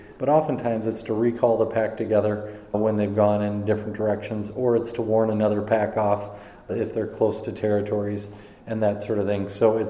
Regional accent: Missouri, United States; I'm from Missouri, where we don't have a population of wolves.

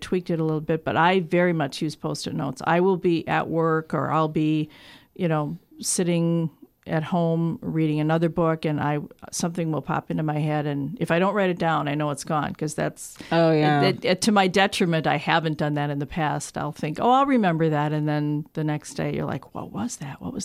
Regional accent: Milwaukee, Wisconsin, United States; now in Winona, United States; And I'm from a large town. I'm from Milwaukee

